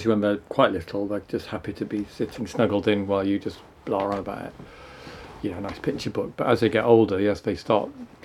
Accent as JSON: {"language": "English", "town": "Manchester", "region": "North West England", "country": "United Kingdom", "tie": "born or raised there", "said": "I grew up in Manchester, near Manchester, My parents were in Manchester. I went to college in Blackpool"}